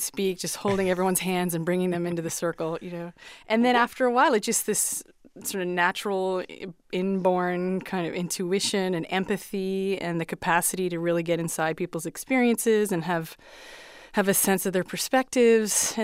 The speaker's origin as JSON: {"language": "English", "country": "Canada", "said": "Yes, but I'm Canadian."}